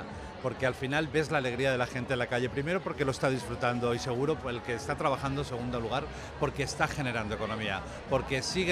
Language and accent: Spanish; Alicante, Valencian Community, Spain; nos hace sentirnos muy grandes como alicantinos.